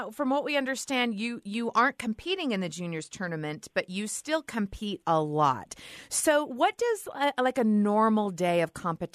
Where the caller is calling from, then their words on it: Utah, United States; this is … with us here today, and we're calling you from Utah.